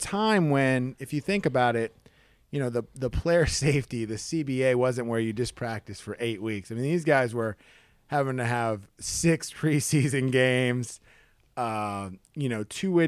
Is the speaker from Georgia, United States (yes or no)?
yes; Atlanta, Georgia, United States; I had been a Falcon fan. I grew up in Atlanta